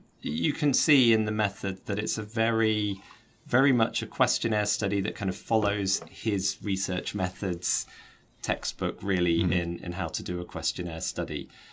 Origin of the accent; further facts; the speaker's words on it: England, United Kingdom; I'm from England, grew up in England. And so that was the sort of native speaker variety of English that I thought was standard